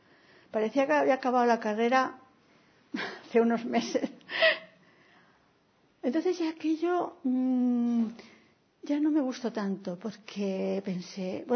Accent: Valencia, Valencian Community, Spain; Yo vengo de Valencia, vivo en Valencia.

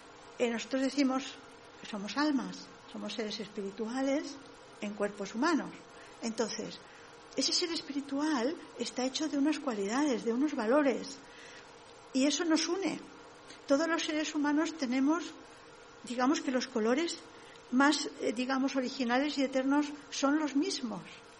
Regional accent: Valencian Community, Spain; yo soy valenciana, soy española

